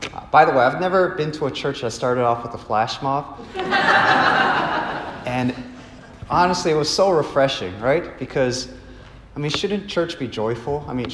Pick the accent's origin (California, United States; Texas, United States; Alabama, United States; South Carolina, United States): California, United States; Los Angeles; moved away as an adult; now in Northern Virginia, United States; I'm originally from Los Angeles. I came here to the Northern Virginia region about 3 years ago for the job.